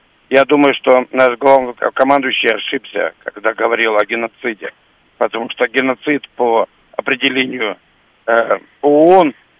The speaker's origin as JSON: {"language": "Russian", "region": "Moscow", "country": "Russia", "said": "Я звоню из Москвы, я водитель такси."}